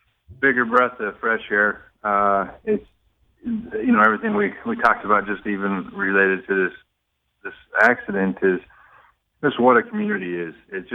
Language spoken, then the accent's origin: English; Gillette, Wyoming, United States; I'm from the prairies. I'm from Gillette, Wyoming. Coal mines, methane, gas, oil, and lots of prairie and desolate.